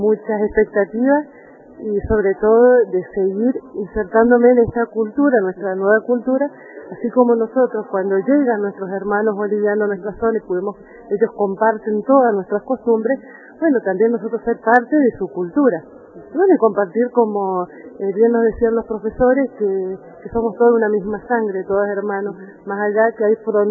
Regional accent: Vista Flores, Mendoza, Argentina; yo hace muy poquito que estoy en la zona, soy de Vistaflores, Tunuyán.

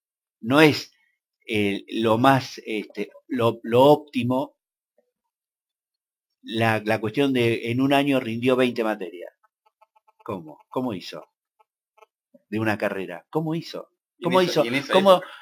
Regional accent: Mar del Plata, Buenos Aires Province, Argentina; yo vengo de Mar del Plata

